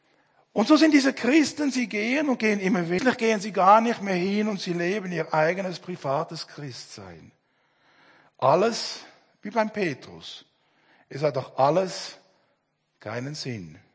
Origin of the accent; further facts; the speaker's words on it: Switzerland; Bei uns in der Schweiz war, ich glaube, vor 1-2 Jahren war ein Marsch für das Leben.